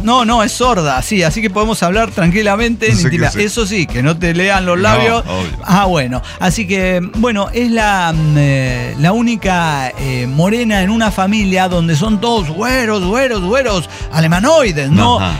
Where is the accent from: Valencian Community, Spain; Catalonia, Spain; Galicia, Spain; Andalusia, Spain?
Catalonia, Spain; Barcelona; de Barcelona, España.